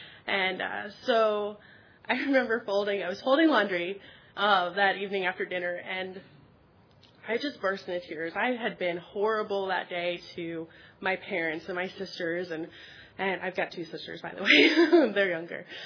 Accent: Virginia, United States; also born or lived in Washington, D.C.; I'm originally actually from Virginia. That's where I grew up. And I was born in Washington, D.C.

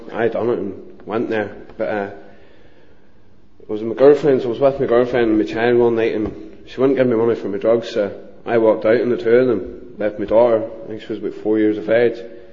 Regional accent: Ballymena, Northern Ireland, United Kingdom; As you can tell, I'm not from the south. I'm from Ballymena, just down the road a wee bit. But my story is something the same as the boys. From a young age, I grew up in the Dry Road housing estate from a young age.

